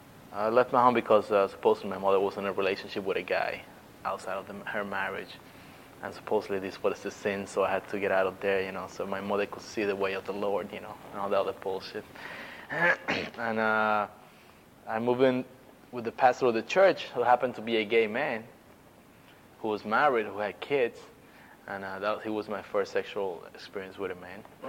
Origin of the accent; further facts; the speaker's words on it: Bayamón, Puerto Rico; also born or lived in Humacao; I was born and raised in Puerto Rico. I was born in the town of Humacao, and I was raised in Bayamón.